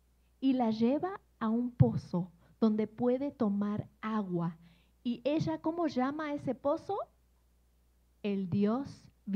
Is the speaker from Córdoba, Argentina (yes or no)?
no; Buenos Aires, Argentina; moved away; Yo soy de Buenos Aires y ahí antes yo sentía que subía al bus o al tren o al subte y era parte de una comunidad